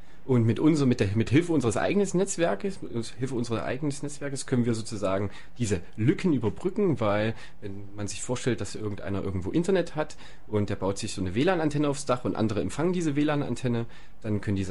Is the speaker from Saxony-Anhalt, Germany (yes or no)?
yes; Halle, Saxony-Anhalt, Germany; ich komme aus Halle